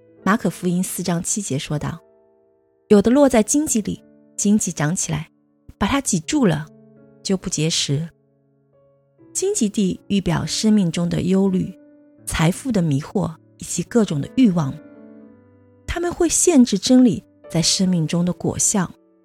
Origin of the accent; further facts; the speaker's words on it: China; 我们中国人喜欢用田来比喻我们的心，所以我们会有心田这么一说